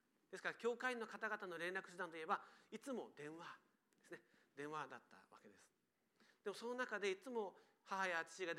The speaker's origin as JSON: {"language": "Japanese", "region": "Kumamoto", "country": "Japan", "tie": "born or raised there", "said": "私は熊本のすごい田舎で育ちました。ある方は四日市のこの地も田舎だと言いますけど、ここよりもおそらく10倍田舎です。"}